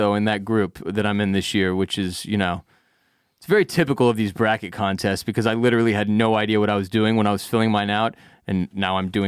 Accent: Houston, Texas, United States; My brother went to U of H as well, and I'm from Houston.

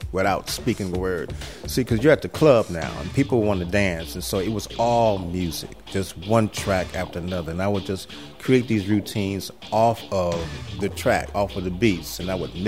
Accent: Chicago, Illinois, United States; I'm from Chicago, Illinois.

